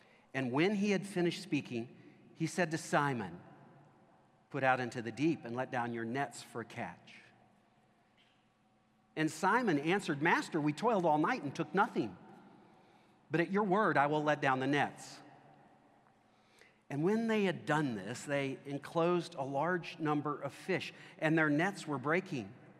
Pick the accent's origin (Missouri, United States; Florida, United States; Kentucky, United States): Kentucky, United States; Owensboro; I come from a small Western Kentucky town, primarily Baptist. The sense I got from growing up in Owensboro